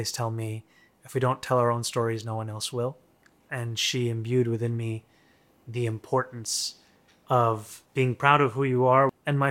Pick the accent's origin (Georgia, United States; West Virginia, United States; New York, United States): New York, United States; New York City; When, as I grew up here, I understood, and so many others did, that there is no tension in those identities.